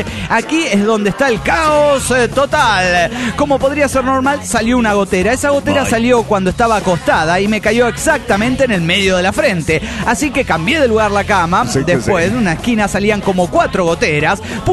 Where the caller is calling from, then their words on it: Monterrey, Nuevo León, Mexico; de Monterrey, Nuevo León, México.